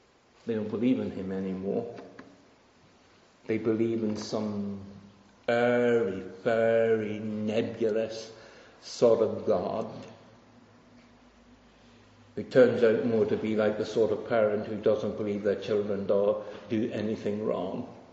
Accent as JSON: {"language": "English", "country": "United Kingdom", "said": "And we are British. And there's one character, one thing about the British character is we do not like to be sneered at."}